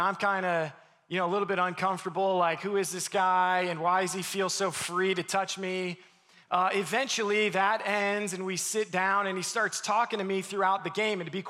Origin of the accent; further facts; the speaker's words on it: Pennsylvania, United States; now in Ames, United States; I'm initially from Pennsylvania, came out here to Ames, ultimately to plant a church.